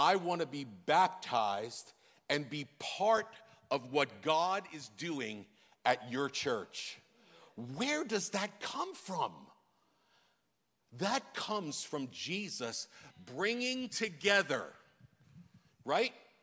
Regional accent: New York, United States; Listen, I grew up in New York. I got up, and the bus came at 10 after 7, and my street was plowed by 6 a.m. And I lived on a cul-de-sac.

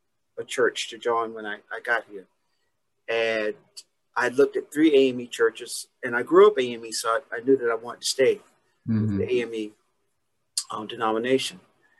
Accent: Darlington, South Carolina, United States; also born or lived in Charleston; And I'm not from Charleston originally. I'm from a very small town in South Carolina.

